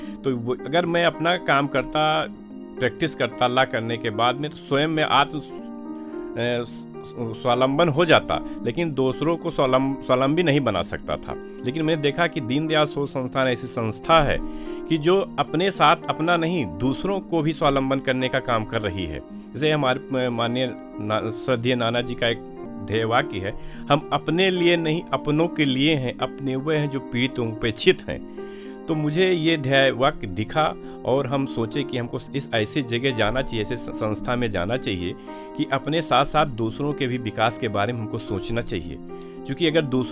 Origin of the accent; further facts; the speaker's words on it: Motiganj, Uttar Pradesh, India; गोंडा जनपद का निवासी हूँ और मेरी पैदाइश मोतीगंज एक ग्रामीण अंचल पड़ता है वहीं पे हुई।